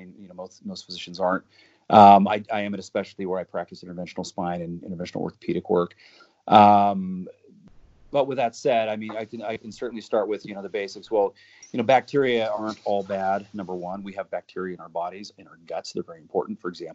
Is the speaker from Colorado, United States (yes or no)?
yes; Denver, Colorado, United States; I grew up in the Denver area, and, you know, I grew up in a Baptist church with Troy and his family